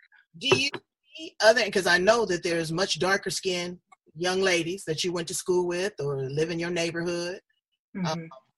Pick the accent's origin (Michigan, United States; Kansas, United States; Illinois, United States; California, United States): California, United States; Los Angeles; I am from South Central LA, the 213, absolutely.